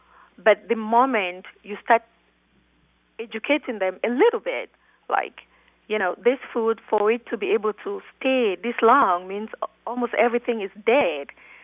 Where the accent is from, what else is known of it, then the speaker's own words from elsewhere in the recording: Halifax, Nova Scotia, Canada; now in United States; I grew up in a couple of places, but my last stop before the United States was Halifax in Canada.